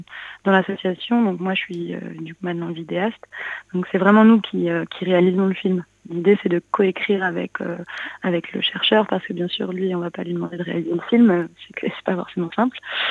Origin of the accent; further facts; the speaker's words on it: Rennes, Brittany, France; also born or lived in Bordeaux; moi, je suis originaire de Rennes, donc je suis revenue à Rennes, mais j'ai fait mes études à Bordeaux